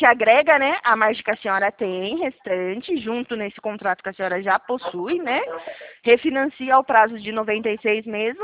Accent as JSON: {"language": "Portuguese", "town": "Araras", "region": "São Paulo", "country": "Brazil", "said": "eu sou daqui de Araras"}